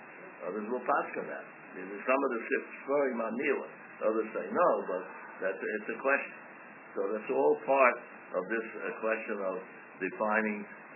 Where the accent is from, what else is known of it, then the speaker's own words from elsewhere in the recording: San Francisco, California, United States; I grew up in San Francisco